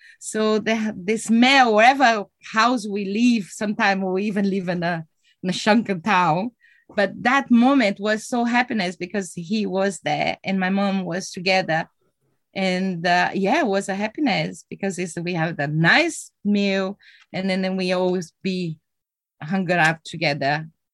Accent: Rio Grande do Sul, Brazil; English is a second language; also born or lived in Carazinho; Well, I'm from Brazil, right? So Brazil is a very big country. I born in the south of Brazil in a small city called Carazinho, which is a very small village, very European style. But I never grew up there.

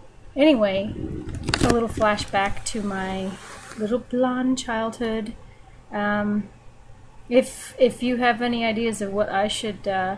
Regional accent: Maryland, United States; I grew up in Maryland and I was a lifeguard.

